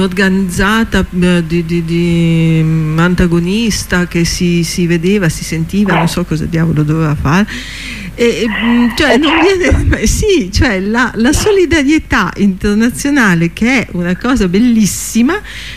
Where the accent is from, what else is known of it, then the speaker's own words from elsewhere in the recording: Rome, Lazio, Italy; sì, sono di qua.